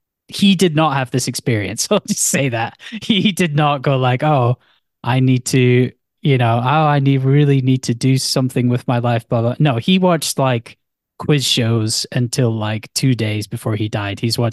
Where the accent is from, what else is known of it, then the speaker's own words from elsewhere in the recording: Scotland, United Kingdom; you know, we're definitely Scottish.